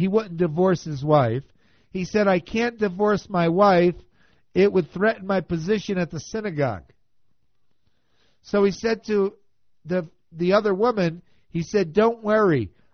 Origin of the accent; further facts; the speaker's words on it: New Jersey, United States; I grew up in New Jersey.